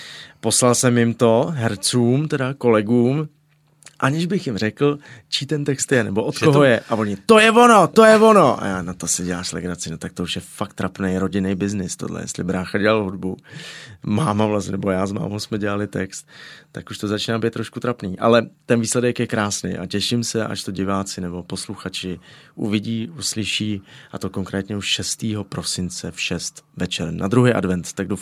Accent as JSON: {"language": "Czech", "town": "Znojmo", "region": "South Moravian Region", "country": "Czechia", "tie": "born or raised there", "said": "mám tam babičku, dědu, strejdy, sestřenice, bratrance, takže samozřejmě je to moje rodné město Znojmo, nebo vy jste teda naznačil Moravu, ale konkrétně Znojmo."}